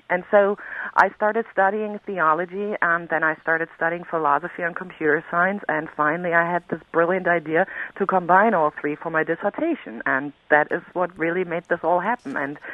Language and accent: English; Germany; Yes, I was always, I mean, even in kindergarten, I was building machines and stuff like that.